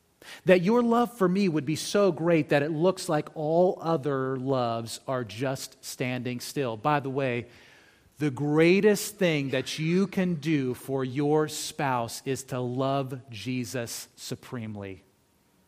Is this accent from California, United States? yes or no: yes; California, United States; I grew up in California. It is especially a culture shock to me now when I go down to California